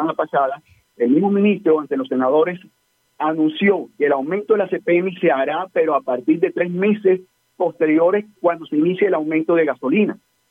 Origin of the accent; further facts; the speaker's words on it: Colombia; somos los colombianos de a pie los que vamos a ser afectados por la reforma tributaria